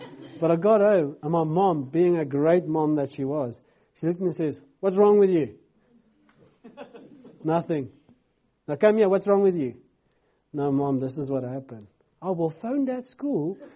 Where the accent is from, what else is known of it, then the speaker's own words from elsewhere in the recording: South Africa; first language Afrikaans; English is a second language; I couldn't even read Afrikaans. What about English? Afrikaans is my native tongue.